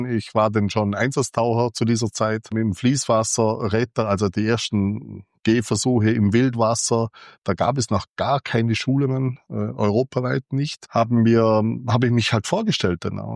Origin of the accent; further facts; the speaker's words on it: Austria; Wieso er das nicht wüsste und ich aber schon als Österreicher, dass ein Bademeister gesucht wird.